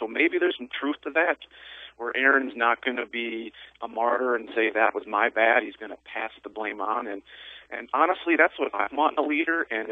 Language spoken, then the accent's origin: English; De Pere, Wisconsin, United States; I grew up in De Pere, which is just a few minutes from Green Bay, so I'm a lifelong Packers fan